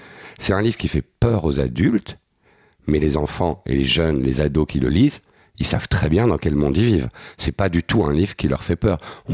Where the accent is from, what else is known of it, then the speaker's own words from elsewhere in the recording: Belgium; moi je suis belge et je suis à Paris là